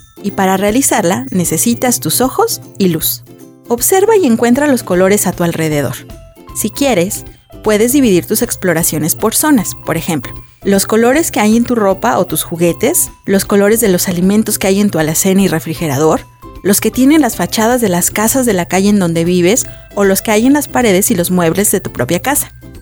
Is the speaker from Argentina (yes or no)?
no; Mexico; Y como soy mexicana, me llena de orgullo poder compartirlos contigo.